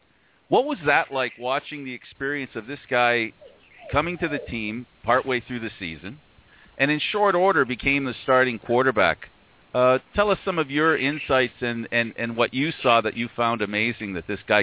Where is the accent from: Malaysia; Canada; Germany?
Canada; As a Canadian